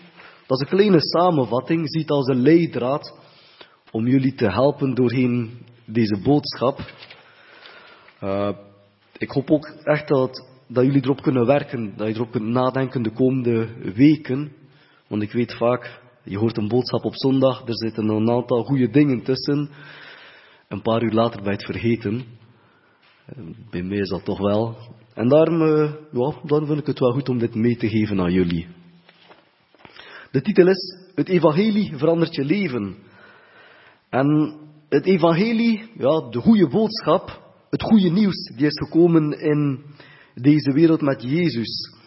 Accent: Kortrijk, Flanders, Belgium; ik ben van Kortrijk.

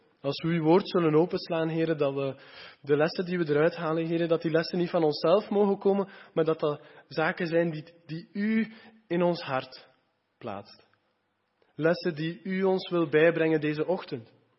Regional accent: Geraardsbergen, East Flanders, Belgium; Ik ben van Gerardsbergen, dus uit het zuiden van Oost-Vlaanderen.

